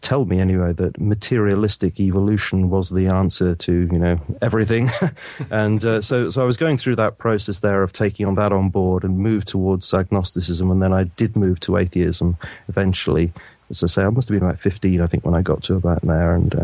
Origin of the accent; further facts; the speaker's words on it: United Kingdom; here in the UK, and I had a very normal kind of upbringing, I suppose, really.